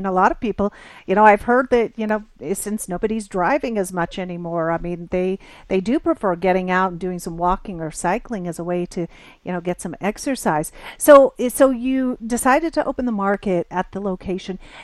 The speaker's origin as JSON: {"language": "English", "town": "Portland", "region": "Oregon", "country": "United States", "tie": "born or raised there", "also_born_or_lived": "Seattle", "said": "I grew up in the Northwest part of the United States, in the Seattle area and then later in the Portland area."}